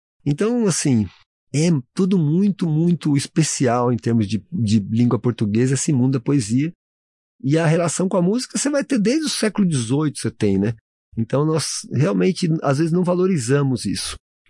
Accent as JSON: {"language": "Portuguese", "town": "Osasco", "region": "São Paulo", "country": "Brazil", "said": "eu era adolescente, assim, cantando em coro de conservatório lá em São Paulo, em Osasco, né? Sou de Osasco."}